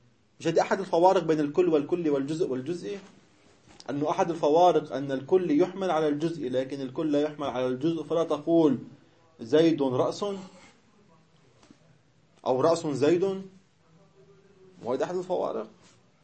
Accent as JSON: {"language": "Arabic", "region": "South Lebanon", "country": "Lebanon", "said": "ميسي في عنا بلبنان بجنوب خلف قريتنا بسير على حدود مع فلسطين."}